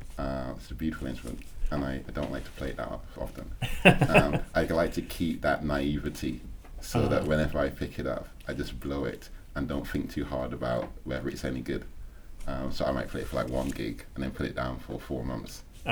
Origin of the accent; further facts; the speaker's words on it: Barbados; And I grew up in Barbados